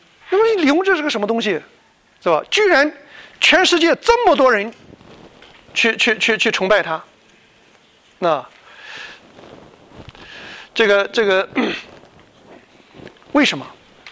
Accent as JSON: {"language": "Chinese", "country": "China", "said": "我们中国人当中的好人呢，往往里边有一种和笨联系在一起"}